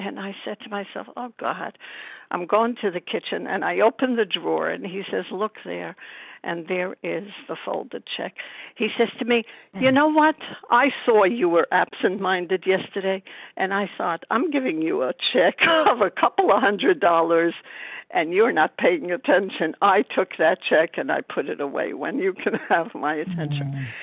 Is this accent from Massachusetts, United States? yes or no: no; Brooklyn, New York, United States; I'm from Brooklyn, New York, recovered and grateful, so grateful.